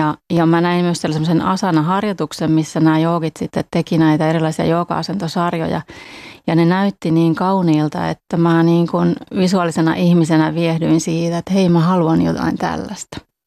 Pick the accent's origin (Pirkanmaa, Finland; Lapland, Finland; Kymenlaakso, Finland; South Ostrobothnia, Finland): Pirkanmaa, Finland; Lempäälä; also born or lived in Tampere; ja tuun Tampereelta. Lapsuuteni vietin Lempäälässä, mutta nyt sitten aikuisena olen asunut tosiaan Tampereella.